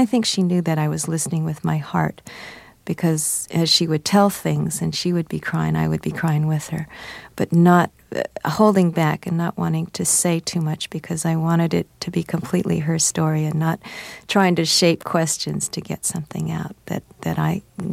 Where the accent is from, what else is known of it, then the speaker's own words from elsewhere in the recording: United States; with the experiences I had lived through as an American